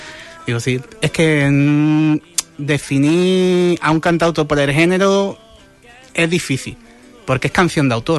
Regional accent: Huelva, Andalusia, Spain; Yo soy de Huelva

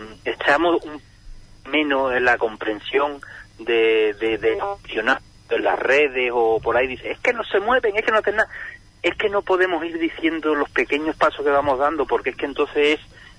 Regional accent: San Juan del Puerto, Andalusia, Spain; ahora ya quedarían 10 días para empezar nuestras fiestas aquí en mi pueblo, en San Juan del Puerto

